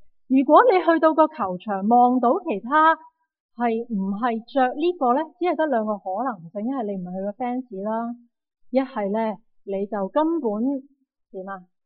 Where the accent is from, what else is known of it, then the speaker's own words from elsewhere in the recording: Canada; 好简单，如果我去将我哋加拿大人嘅冰棍球 hockey 嗰个嘅制服一打出嚟